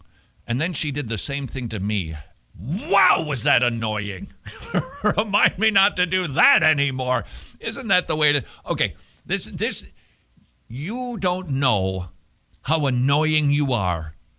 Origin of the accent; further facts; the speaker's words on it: Minnesota, United States; in the state of Georgia, where I reside, formerly of Minnesota, so now my accent, oof-da.